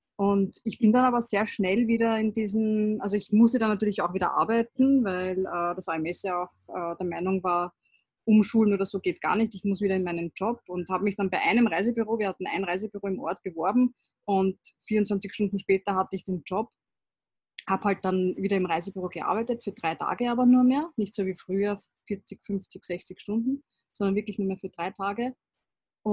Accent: Vienna, Austria; Und ich komme ja ursprünglich aus Wien.

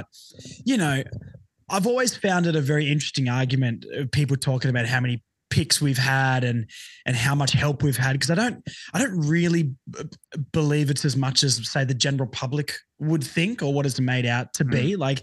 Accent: Tasmania, Australia; moved away; I grew up in Tassie and had a couple of mates, but then when I moved up here

